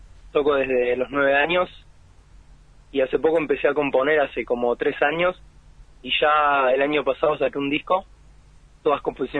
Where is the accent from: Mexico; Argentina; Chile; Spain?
Argentina; Y me crié toda la vida acá.